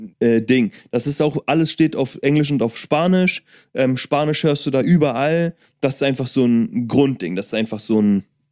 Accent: Germany; Ich komme nicht mal aus Amerika, ich bin Deutscher, also ich bin nur zum Urlaub machen hier.

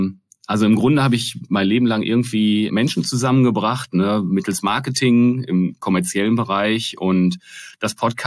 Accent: North Rhine-Westphalia, Germany; Ich habe zwei ältere Brüder und der Älteste, wir kommen aus dem Ruhrgebiet

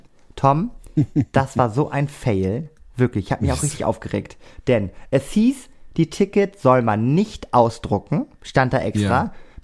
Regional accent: Cuxhaven, Lower Saxony, Germany; und dann war ich noch eine Woche in meiner Heimat in Cuxhaven.

